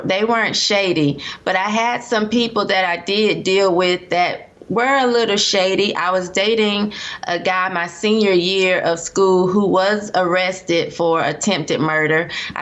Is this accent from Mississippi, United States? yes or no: no; Durham, North Carolina, United States; Okay, so I was raised in Durham, North Carolina.